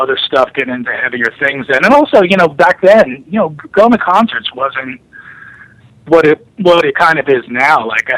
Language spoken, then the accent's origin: English; New Jersey, United States; I grew up in New Jersey.